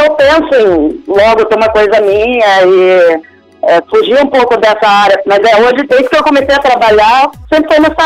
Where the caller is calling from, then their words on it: Itapetininga, São Paulo, Brazil; Eu falo de Itapequininga, São Paulo.